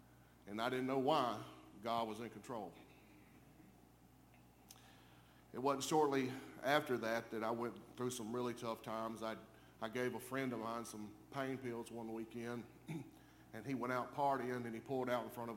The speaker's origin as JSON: {"language": "English", "region": "Mississippi", "country": "United States", "tie": "born or raised there", "said": "I grew up in Mississippi, if you can't tell. I'm not from around here."}